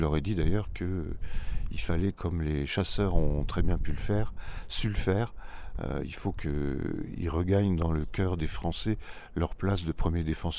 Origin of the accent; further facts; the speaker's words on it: Auvergne-Rhône-Alpes, France; je viens du Vercors, donc ce n'est pas du tout la même configuration des lieux